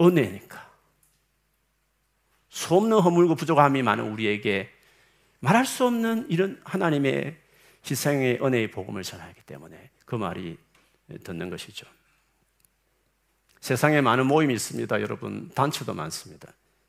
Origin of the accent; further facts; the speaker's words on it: Gyeongsang, South Korea; 저 경상도 사나이로서